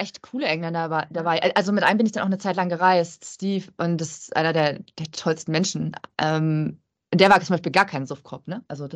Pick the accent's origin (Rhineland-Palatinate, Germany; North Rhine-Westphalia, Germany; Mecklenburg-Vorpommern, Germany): Mecklenburg-Vorpommern, Germany; Stralsund; den ich aus meiner Heimatstadt Stralsund